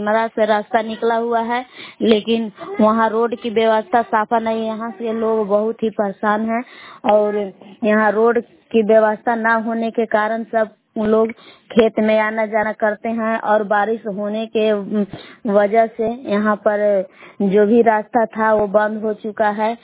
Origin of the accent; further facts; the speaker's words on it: Belaon, Bihar, India; मैं ग्राम बेलाव जिला कैमूर भूभा के निवासी हूँ।